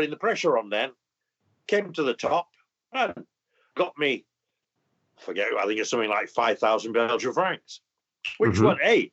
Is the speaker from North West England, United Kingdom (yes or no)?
no; Yorkshire and the Humber, United Kingdom; Also, being a Yorkshireman, I'd got an ulterior motive.